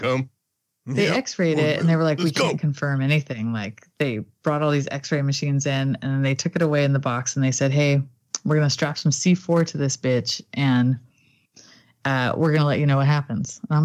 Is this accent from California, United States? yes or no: yes; Fresno, California, United States; I was like, I'm from Tower District, okay?